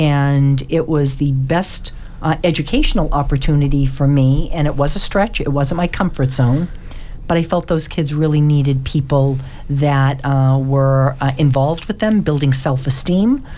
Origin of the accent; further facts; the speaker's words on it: Randolph, Massachusetts, United States; So I grew up in Randolph, and my parents sent me to Cardinal Spelman when I was a ninth grader back in 1969. And Randolph then was kind of a little bit of a sleepy town